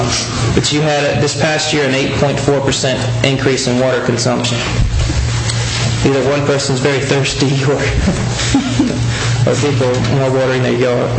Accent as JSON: {"language": "English", "region": "Maryland", "country": "United States", "tie": "born or raised there", "said": "I read today, kind of shocked. I grew up in Maryland, and most time I don't see."}